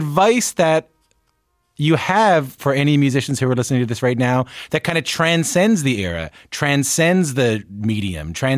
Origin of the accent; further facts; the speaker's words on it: Newfoundland and Labrador, Canada; it's probably that I'm from Newfoundland and Labrador.